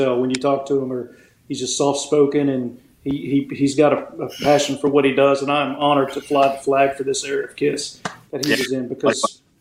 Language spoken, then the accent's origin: English; Kentucky, United States; Yeah, well, I'm from Kentucky, so it's. It's all good.